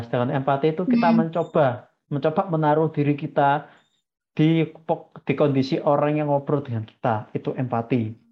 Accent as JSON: {"language": "Indonesian", "region": "Java", "country": "Indonesia", "said": "Kalau dari sudut pandangku mungkin dulu sebagai orang Jawa ya, sebagai orang Jawa."}